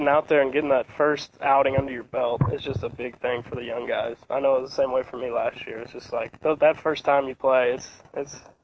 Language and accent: English; Lynn, Missouri, United States; I'm from Lynn, Missouri, which is close to Jefferson City. It's a real small town.